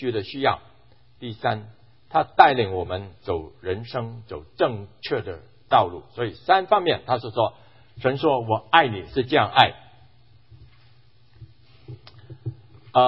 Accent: Hong Kong; 我在香港长大的，所以呢香港人口很多啊

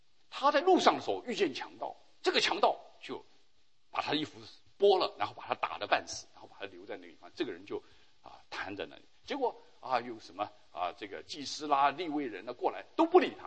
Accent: China; 这是我们中国人就会回答了

